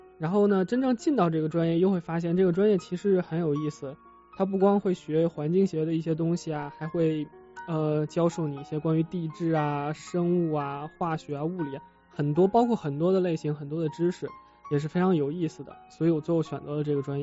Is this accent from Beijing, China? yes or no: yes; Beijing, China; 因为我是北京人嘛，不知道大家能不能听出来。